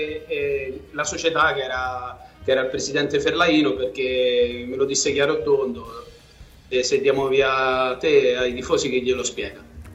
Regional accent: Rome, Lazio, Italy; Vabbè, essendo romano avrei voluto giocare nella

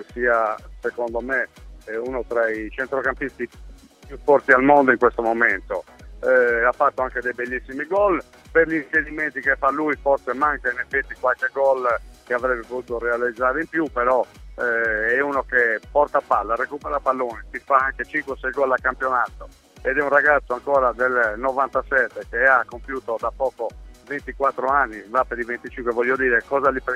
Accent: Sardinia, Italy; con un carattere un pochettino chiuso come lo siamo noi sardi

